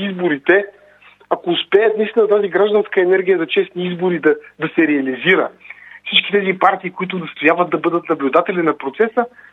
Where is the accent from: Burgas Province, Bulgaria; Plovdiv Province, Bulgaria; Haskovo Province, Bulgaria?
Plovdiv Province, Bulgaria; Plovdiv; И понеже аз съм от Пловдив, наясно съм в състоянието на пловдивската организация